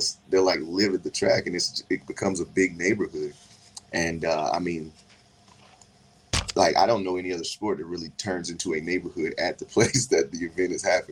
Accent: New London, North Carolina, United States; I grew up in New London, North Carolina, and that's about an hour, 45 minutes from Charlotte.

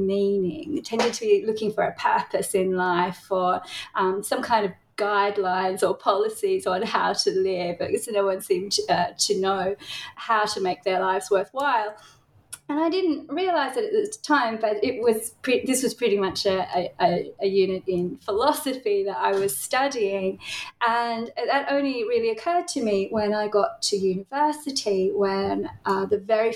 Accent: Tasmania, Australia; now in Melbourne, Australia; I'm currently a professor of philosophy at Monash University in Melbourne. I grew up in Tasmania

